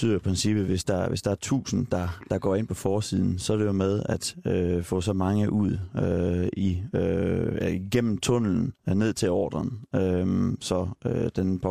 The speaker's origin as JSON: {"language": "Danish", "town": "Lunderskov", "region": "Region of Southern Denmark", "country": "Denmark", "said": "Ja, jeg plejer at sige Kolding, fordi der ikke er mange, der ved, hvor Lunderskov er, men det er sådan lidt syd for Kolding."}